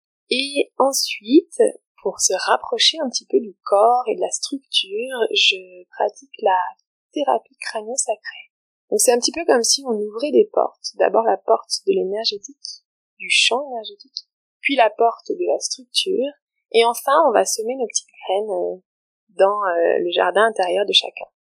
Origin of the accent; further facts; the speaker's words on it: Névache, Provence-Alpes-Côte d'Azur, France; born there; Je suis née à Névache, dans les Hautes-Alpes.